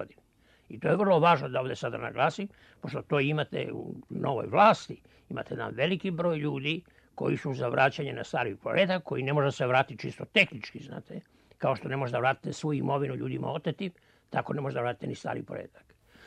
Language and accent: Serbian; Serbia; Mi smo očevidno postupali kao Srbi u odbrani nacionalnih interesa.